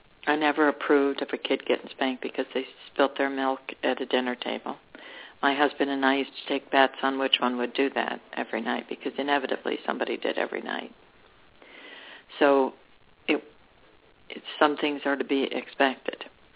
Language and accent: English; Ireland; I have a temper. I'm Irish. I have a pretty good temper.